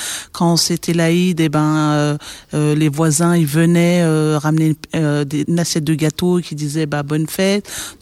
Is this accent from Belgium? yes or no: no; Lyon, Auvergne-Rhône-Alpes, France; moi qui suis pas de Moreno, moi je viens à la base de Lyon, donc j'ai suivi mon mari qui habite à Molina. Je trouve que au début, j'appréhendais de venir dans ce quartier parce que moi qui suis issue, qui habitais sur Écully à Lyon